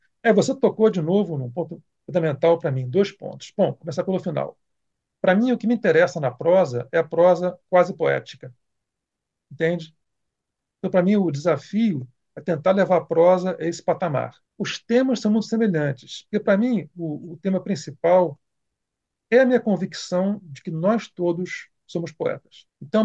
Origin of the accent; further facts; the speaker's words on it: Brazil; para mim, como brasileiro, como escritor, como músico